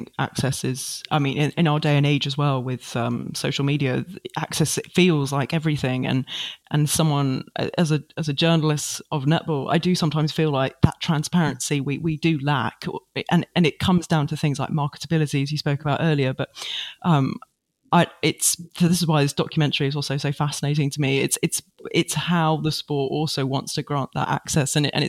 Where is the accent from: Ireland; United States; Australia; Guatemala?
Australia; as an Australian